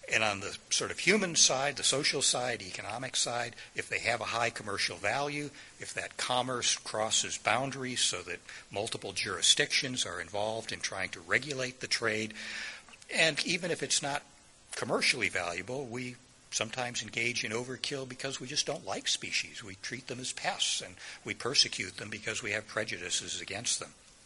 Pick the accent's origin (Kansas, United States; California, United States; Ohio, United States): Ohio, United States; When I was growing up in Ohio, the blue pike, which was a native fish in Lake Erie, it was the premier commercial fishery.